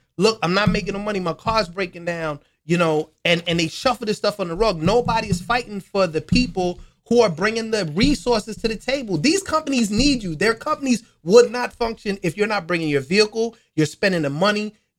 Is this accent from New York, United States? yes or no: yes; New York, United States; I'm a short guy. And I'll admit, I got a little bit of Napoleon, complex, right? And I'm from New York on top of that.